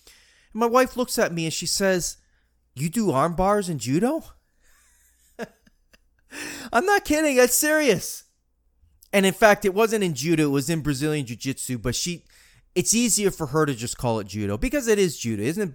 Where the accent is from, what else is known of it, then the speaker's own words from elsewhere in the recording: Marianna, Florida, United States; that Z-Kuro Academy in Mariana, Florida, my hometown. It's beautiful up here, by the way.